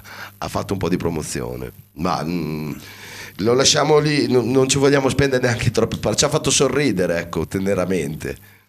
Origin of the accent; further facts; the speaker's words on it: Emilia-Romagna, Italy; Sono bolognese di confine